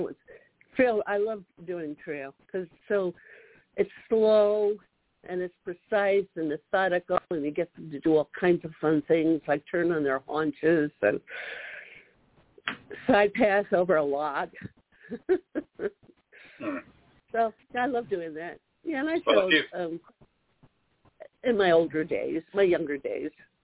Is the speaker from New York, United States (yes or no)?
yes; Lynbrook, New York, United States; I grew up in Lynbrook, which is in Nassau County on Long Island.